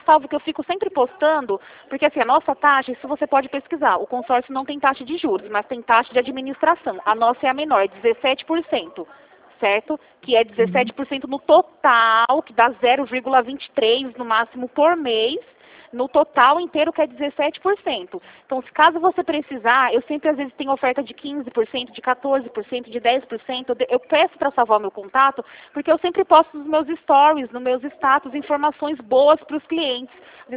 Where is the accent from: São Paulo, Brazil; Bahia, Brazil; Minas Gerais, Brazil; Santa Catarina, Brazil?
São Paulo, Brazil; Rio Claro; Eu sou aqui de Rio Claro mesmo.